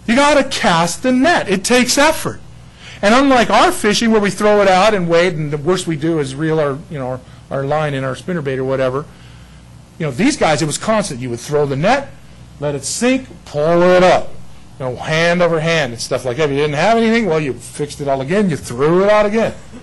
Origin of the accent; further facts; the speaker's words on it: San Diego, California, United States; I grew up in the desert. I grew up in San Diego, but I didn't spend a lot of time fishing.